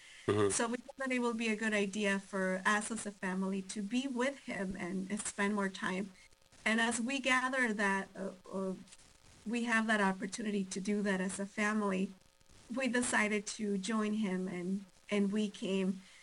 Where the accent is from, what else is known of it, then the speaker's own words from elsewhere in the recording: Mexico; now in United States; I was born and raised in Mexico. I came to the United States. Oh, if we do the math, it will be a while ago.